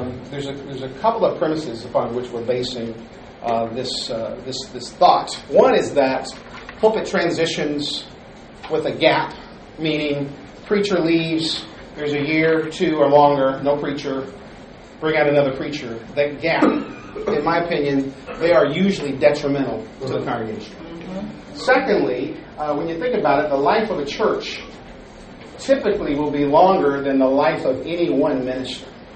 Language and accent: English; Seattle, Washington, United States; also born or lived in Detroit area, United States / Portland, United States; Prior to that, I preached for 15 years at the church that I grew up in Seattle, and so that's the church I'm back at now.